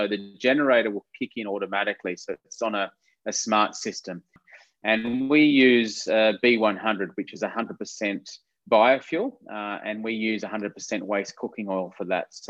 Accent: Australia; I'm not Lebanese, I'm Australian

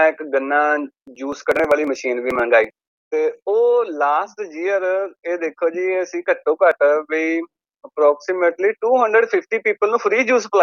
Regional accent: Nawanshahr, Punjab, India; now in Brisbane, Australia; ਮੈਂ ਵੀਰੇ ਪੰਜਾਬ ਤੋਂ ਹੈਗਾ, ਮੇਰਾ ਜੰਪਲ ਪਲੇਸ ਹੈਗਾ ਨਵਾਂ ਸ਼ਹਿਰ, ਤੇ ਰਾਹੋਂ ਸਾਡਾ ਸ਼ਹਿਰ ਤੇ ਪਿੰਡ ਮੇਰਾ ਹੈਗਾ ਗੜੀ ਫਤਿਹ ਖਾਂ, ਤੇ ਇੱਥੇ ਮੈਂ ਬ੍ਰਿਸਬਨ ਦੇ ਵਿੱਚ ਅਸੀਂ ਰਹਿੰਦੇ ਹਾਂ ਜੀ

